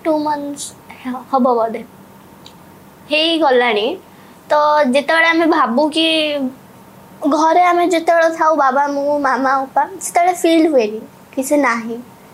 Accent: Rayagada, Odisha, India; ଆଉ ମୁଁ ତ ପୁରା ପ୍ରପର୍ ଦେଶୀ ଗାଁରେ ରହୁଥିଲି, ମୋ ମାନେ ମୋ ବିଲଙ୍କରେ ରାୟଗଡ଼ାରୁ, କୋରାପୁଟ ରାୟଗଡ଼ା, ଓଡ଼ିଶାର

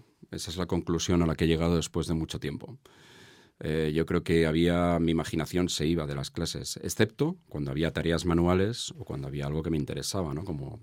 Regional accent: Madrid, Community of Madrid, Spain; No, me trasladé, o sea, es decir, viví 2 años en Chamberí y luego me trasladé a la zona norte de Madrid y era una... donde yo vivía, el bloque con mis padres, la casa era la última que había en Madrid, pero yo saltaba una valla y era campo

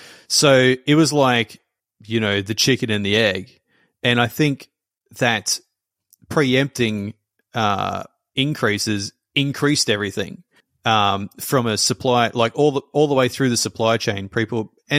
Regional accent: Australia; as an Australian

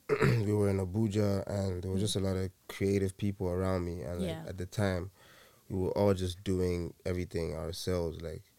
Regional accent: England, United Kingdom; I grew up in England, and that's really where I started

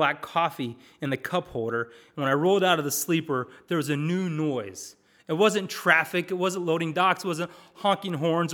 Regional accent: Ohio, United States; So I grew up in Southwest Ohio. I'm as Midwestern gets

